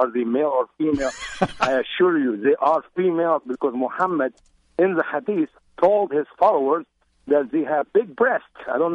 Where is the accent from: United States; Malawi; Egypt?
Egypt; I was born in Egypt in a Christian home.